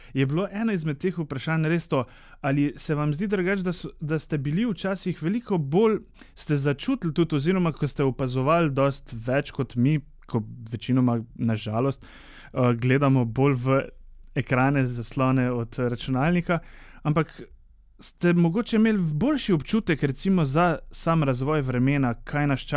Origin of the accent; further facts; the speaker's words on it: Celje, Savinja, Slovenia; glede na to, da sem iz Celja